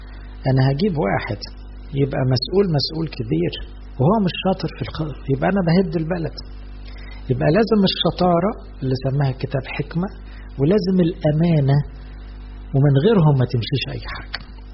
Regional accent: Egypt; عندنا في مصر بعد الثورة بقى في شعار مهم قوي

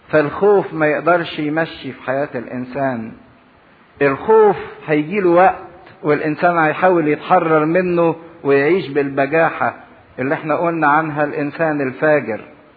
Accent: Upper Egypt, Egypt; احنا عندنا في الصعيد

